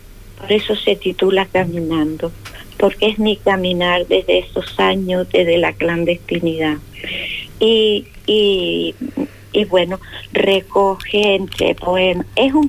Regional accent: Fuerteventura, Canary Islands, Spain; y hablo de muchas historias de Fuerteventura. Y por encima de todo, de mi gran amor a mi tierra. Fuerteventura.

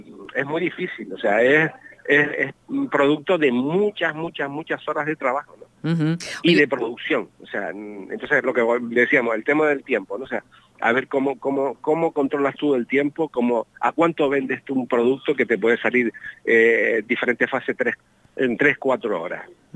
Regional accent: Canary Islands, Spain; also born or lived in Tenerife; now in Fuerteventura, Spain; Bueno, yo en primer lugar me considero isleño, canario, ¿no? O sea, porque claro, he estado viviendo, nací en Tenerife, me crié en Gran Canaria, estoy viviendo en El Hierro, pues llevo desde el año 80 en Fuerteventura y soy un enamorado de las islas

